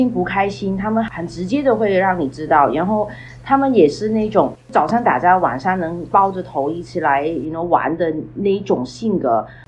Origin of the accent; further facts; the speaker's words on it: Toronto, Ontario, Canada; 我自己就从小就在多伦多长大